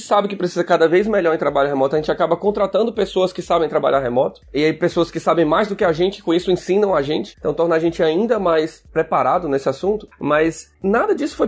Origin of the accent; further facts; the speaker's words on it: Ceará, Brazil; now in São Paulo, Brazil; eu sou cearense, hoje moro em São Paulo, mas a K21 foi me capturar lá no Ceará